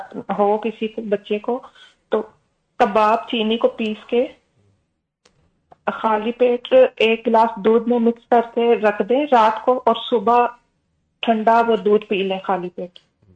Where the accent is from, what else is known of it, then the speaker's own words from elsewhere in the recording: Gujrat, Punjab, Pakistan; moved away; ہم پاکستان میں گجرات سے ہیں پیچھے سے نا